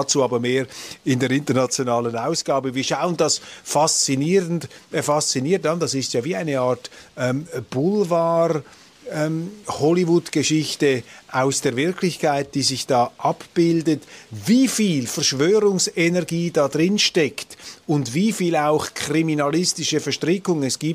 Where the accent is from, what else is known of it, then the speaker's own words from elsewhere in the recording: Switzerland; da sind wir Schweizer natürlich auch selber schuld